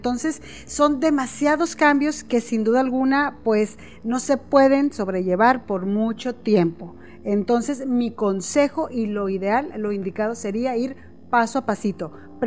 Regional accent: Mexico; somos mexicanos, comemos tortillas, comemos frijoles, totopos.

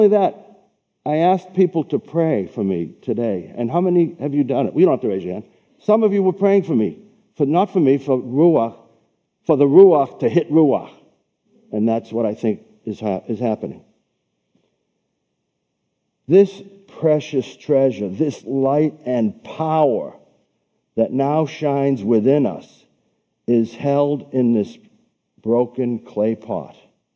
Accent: Boston, Massachusetts, United States; I say heart. I'm from Boston. You know what I mean when I say heart.

